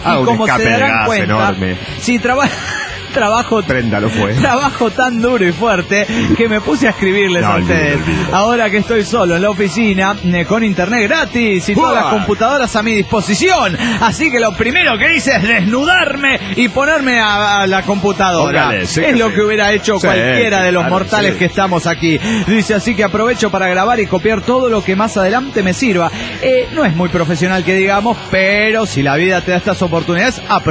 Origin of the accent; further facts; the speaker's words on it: Potosí, Bolivia; Hola amigos … de Potosí, Bolivia.